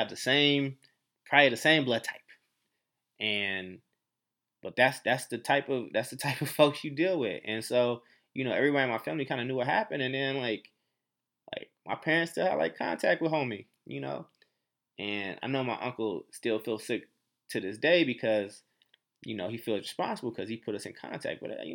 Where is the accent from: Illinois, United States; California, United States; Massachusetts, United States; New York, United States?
California, United States; Oakland; his son and I are actually the same age, and we grew up together in North Oakland